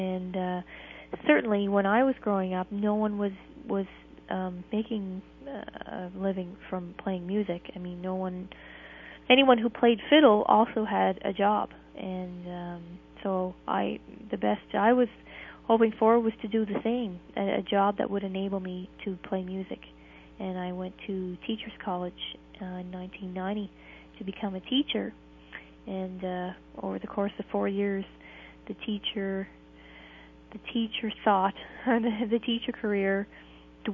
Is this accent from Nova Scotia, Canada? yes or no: yes; Nova Scotia, Canada; Well, I am from Cape Breton Island, Nova Scotia. That's eastern Canada.